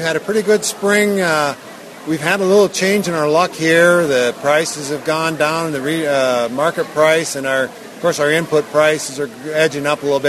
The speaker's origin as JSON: {"language": "English", "town": "Lancaster", "region": "Wisconsin", "country": "United States", "said": "Well, I'm from Lancaster, Wisconsin, which is in the southwest corner of Wisconsin, right near Dubuque, Iowa."}